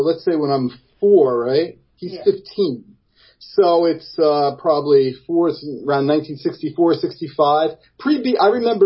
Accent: Jersey City, New Jersey, United States; born there; And, I was born in Jersey City.

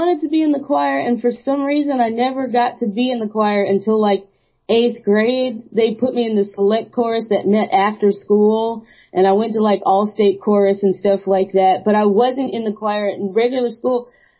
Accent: Athens, Georgia, United States; They were doing a special concert in my hometown in Athens, and my mom took me to that show

